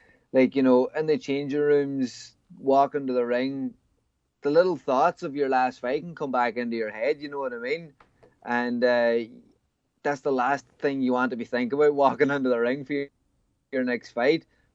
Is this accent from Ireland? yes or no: yes; Ireland; moved away; I am an Irish fighter. I want to be fighting on the East Coast, or I want to be fighting back in Ireland. But I think I'm at the stage of my career now where I have been away from Ireland that long